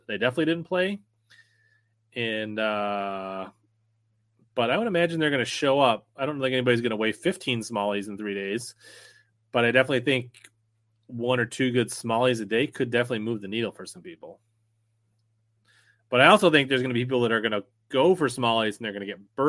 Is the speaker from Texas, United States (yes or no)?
no; Minnesota, United States; Me, I'm from Minnesota, but I do fish lacrosse and places like that. And so we're neighbors to Wisconsin.